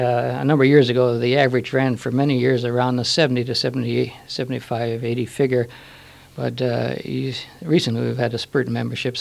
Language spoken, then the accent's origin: English; Fargo, North Dakota, United States; I was born in Fargo and have always worked in Moorhead. And in fact, I'm back living in the house where I was born.